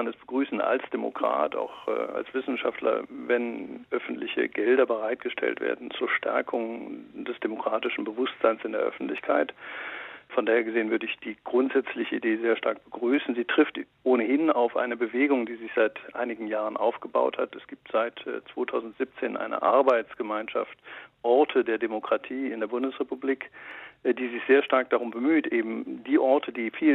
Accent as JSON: {"language": "German", "town": "Frankfurt", "region": "Hesse", "country": "Germany", "said": "Nun, als Frankfurter würde ich dem natürlich einiges abgewinnen wollen, aber das ist sozusagen dann der lokale historisch und wissenschaftliche Patriotismus."}